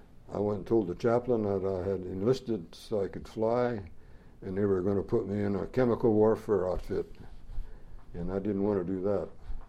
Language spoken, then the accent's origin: English; Lincoln, Nebraska, United States; Lincoln, Nebraska.